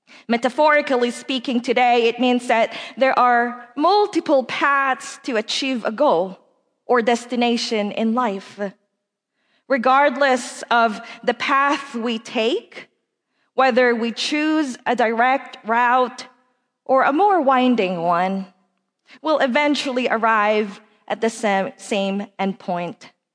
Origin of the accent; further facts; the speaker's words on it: Italy; also born or lived in Philippines; I was born in the Philippines and baptized as an infant in the United Methodist Church. At the age of 10, my family migrated to Italy, where I was raised and nurtured by the Italian Methodist Church.